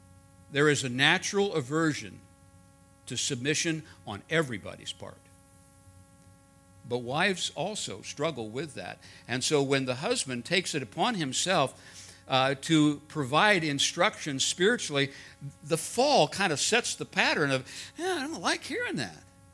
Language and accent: English; India; I grew up in India. I have a much wider dietary enthusiasm than they do.